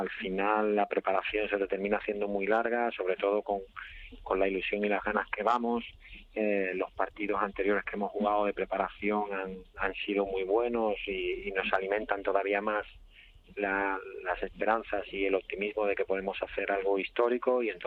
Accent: Jerez de la Frontera, Andalusia, Spain; No, soy de Jerez, en Cádiz.

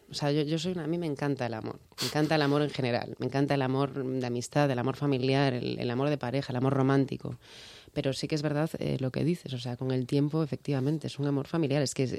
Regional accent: Galicia, Spain; accent: Galician

